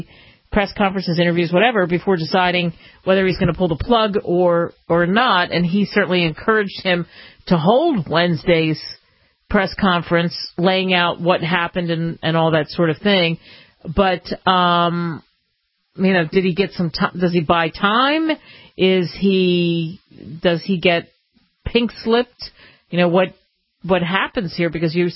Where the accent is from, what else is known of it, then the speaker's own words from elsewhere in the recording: United States; as an American, I'm very happy and proud that they won